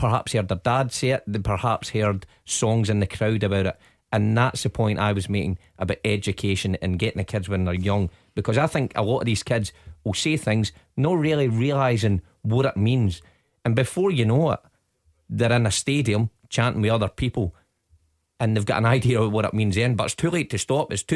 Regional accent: Glasgow, Scotland, United Kingdom; perhaps because I grew up in the East End of Glasgow, I was a bit more savvy.

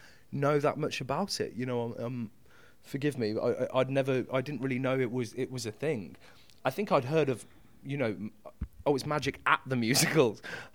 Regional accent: Coventry, West Midlands, United Kingdom; I mean, it does happen in London, but you know, I'm from Coventry, so you know, when you go back up to Carve or you go, you know, out into the, you know, slightly smaller cities

